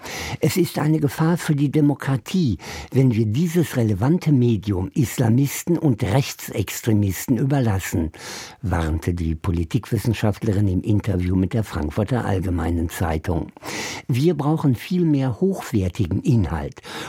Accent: Ukraine; stellte ich fest, dass das Thema Krieg in meinem Heimatland mancherorts spurlos verschwunden ist.

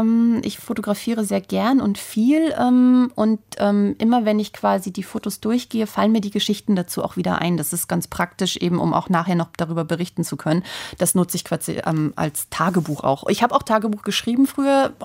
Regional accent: Hamburg, Germany; now in Berlin, Germany; Ich komme ja eigentlich aus Hamburg, wohne in Berlin.

